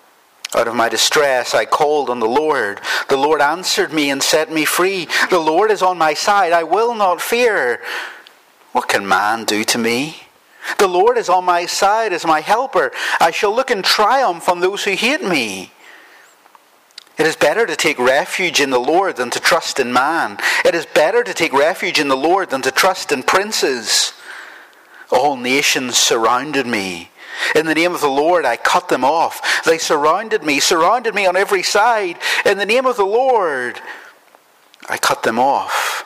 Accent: Northern Ireland, United Kingdom; growing up in Northern Ireland after the Troubles

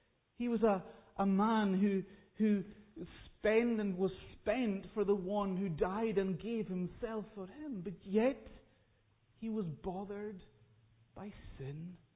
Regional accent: Isle of Lewis, Scotland, United Kingdom; I come from the Isle of Lewis in the Western Isles

